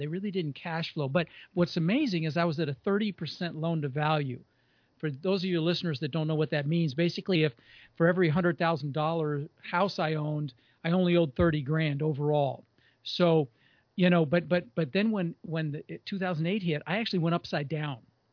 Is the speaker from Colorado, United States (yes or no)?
yes; Colorado, United States; Well, I grew up in Colorado, and I actually got my real estate broker's license when I turned 18.